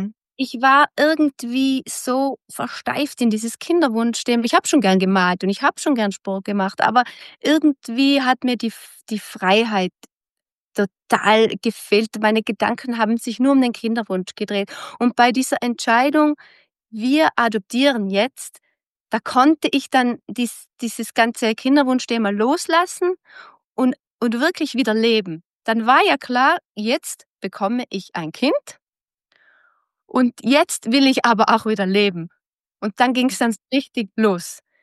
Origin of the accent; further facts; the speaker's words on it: Fliess, Tyrol, Austria; ich komme aus Fliers, das ist eine Gemeinde im Bezirk Landeck in Tirol. Ich bin 41 Jahre alt